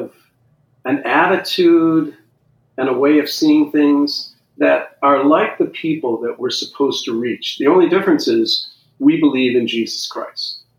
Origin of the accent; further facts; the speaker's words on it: Scotland, United Kingdom; I'm Scottish, right?